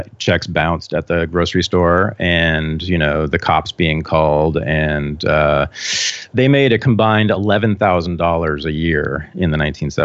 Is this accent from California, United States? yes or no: yes; Berkeley, California, United States; I mean, growing up in Berkeley, especially in the 1970s, we lived two blocks from the Black Panthers house headquarters.